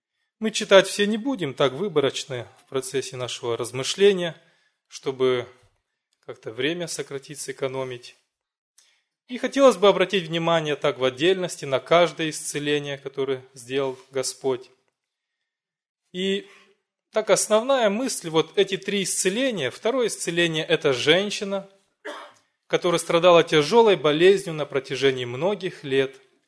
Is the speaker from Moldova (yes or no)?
yes; Hîncești, Hîncești District, Moldova; я из Молдавии, церковь маленького городка Хинчеште, бывший Котовский.